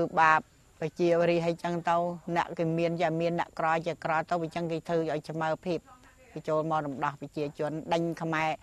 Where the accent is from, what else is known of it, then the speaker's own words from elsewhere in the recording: Takeo, Cambodia; ស្រុកកណៅភូមិហ្នឹងឃុំហ្នឹងអត់មានមកពីណាទេ